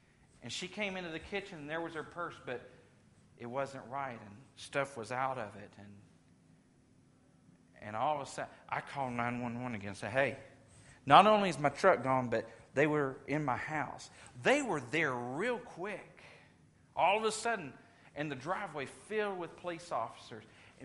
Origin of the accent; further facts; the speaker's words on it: Louisiana, United States; I grew up in Louisiana. Hurricanes. We had hurricanes. We had Aladdin hurricane lamps. I learned how to trim lamps.